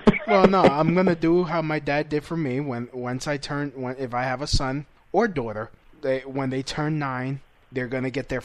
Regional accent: Brooklyn, New York, United States; accent: Brooklyn; Me, I come with my Brooklyn accent.

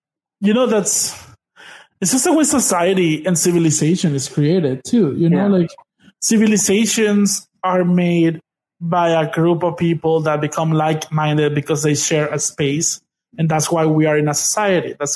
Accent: Venezuela; because I grew up in Venezuela, for me it's interchangeable. I'm Latino and I'm Hispanic.

